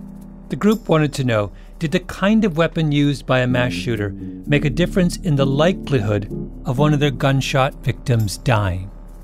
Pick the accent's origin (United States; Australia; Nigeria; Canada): Canada; I'm a Canadian, for goodness sake.